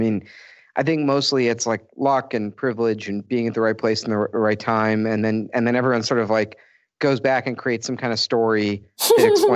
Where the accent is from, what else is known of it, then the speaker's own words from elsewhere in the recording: Chicago, Illinois, United States; I'm a designer from Chicago.